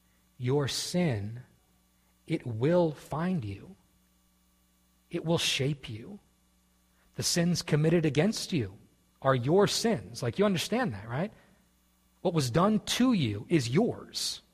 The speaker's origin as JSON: {"language": "English", "region": "Pennsylvania", "country": "United States", "tie": "born or raised there", "said": "Growing up in Pennsylvania pretty much my whole life."}